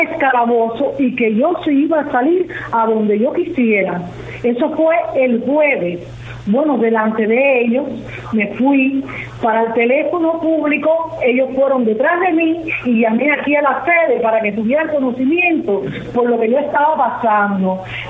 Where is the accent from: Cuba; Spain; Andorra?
Cuba; de nosotros como seres humanos, como cubanos